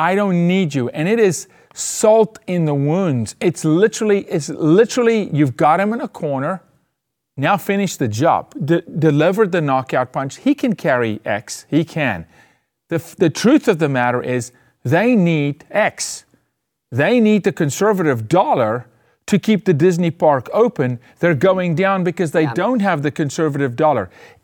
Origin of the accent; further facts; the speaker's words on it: South Africa; I see his upbringing because I was born and raised in Africa too. Same place, not far from him.